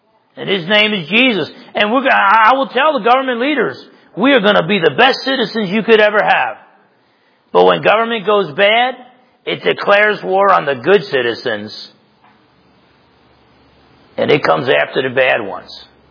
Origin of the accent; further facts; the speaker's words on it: New Jersey, United States; And I grew up in New Jersey.